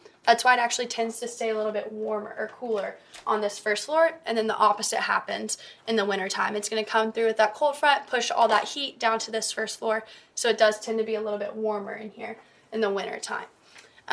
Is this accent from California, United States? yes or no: no; Tennessee, United States; now in Kentucky, United States; So I'm from Tennessee. Now you guys know why I live in Kentucky.